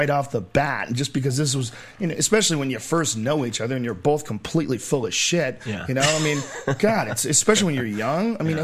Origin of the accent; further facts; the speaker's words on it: Boston, Massachusetts, United States; accent: Boston; I had a Boston accent for a while. I got rid of my Boston accent.